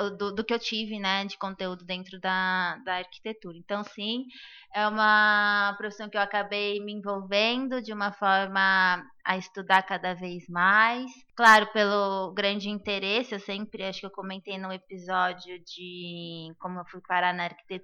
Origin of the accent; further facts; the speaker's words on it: São Paulo, Brazil; eu não sou da cidade de São Paulo, então, como eu sou do interior, eu tive essa oportunidade de ter mais a natureza mais próxima